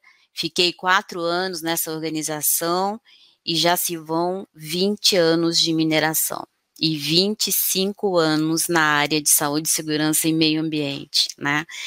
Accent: São Paulo, Brazil; Sou paulista, do interior do estado de São Paulo. Trabalhei já em 4 estados

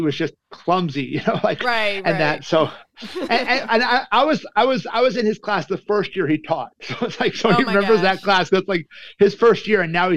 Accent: Calgary, Alberta, Canada; I'm from Calgary, Alberta, Canada.

